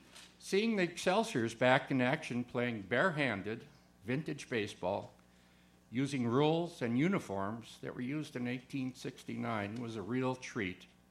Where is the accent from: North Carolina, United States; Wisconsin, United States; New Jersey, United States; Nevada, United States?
Wisconsin, United States; I grew up outside Milwaukee. I was an impressionable 11-year-old when the Milwaukee Braves won the World Series in 1957